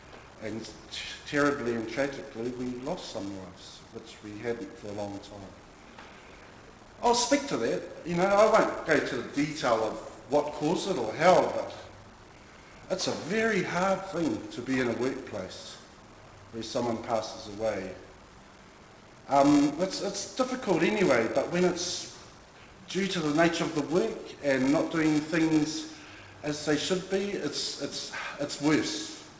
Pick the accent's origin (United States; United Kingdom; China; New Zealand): New Zealand; East Coast; I'm Māori. I come from my family from the East Coast. I have a mixed heritage, broadly from Brittany, Scotland, Wales, England. Well, I don't know if that's broad, Germany